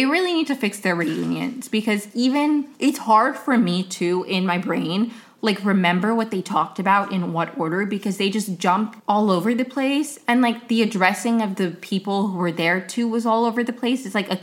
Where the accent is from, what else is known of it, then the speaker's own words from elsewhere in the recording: Maryland, United States; I'm right next to Rockville, but, like, that's still the DMV. That's still, like, my area of Maryland, you know? Love Rockville.